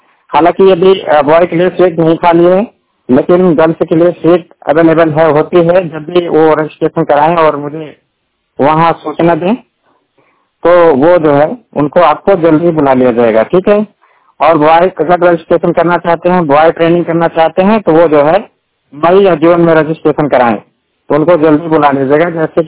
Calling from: Jaunpur, Uttar Pradesh, India; जिला जौनपुर उत्तर प्रदेश से बात कर रहा हूँ। प्रेजेंट टाइम में मैं अपने निजी आवास से हूँ

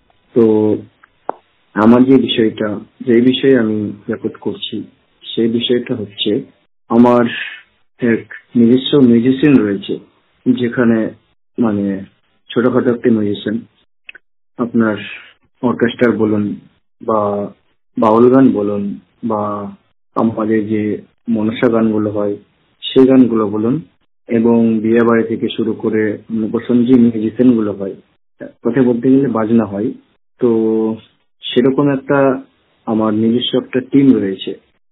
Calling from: Malda, West Bengal, India; আমি পশ্চিমবঙ্গের মালদা ডিস্ট্রিক্ট থেকে বলছি।

